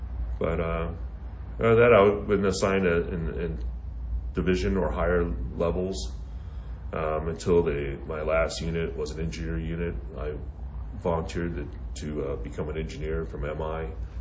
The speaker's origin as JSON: {"language": "English", "town": "Oakland", "region": "California", "country": "United States", "tie": "born or raised there", "said": "And that was interesting because I grew up in Oakland, California."}